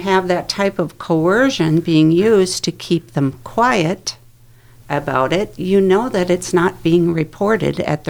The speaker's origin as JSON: {"language": "English", "region": "Minnesota", "country": "United States", "said": "I'm from Minnesota, and there was a man arrested in the suburb next to mine who had roofers sleeping in his basement on the floor."}